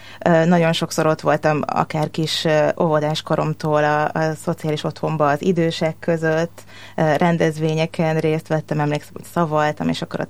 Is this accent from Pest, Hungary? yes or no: no; Bakonyszombathely, Komárom-Esztergom, Hungary; Ott a Bakonyban, el is mondom a falunak a nevét, ahol én felnőttem, Bakony-Szombathelyen.